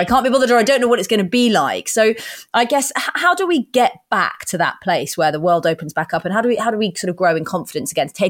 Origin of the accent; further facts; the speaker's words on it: Kenya; And like I grew up in Kenya, so travel's been a big part of my life.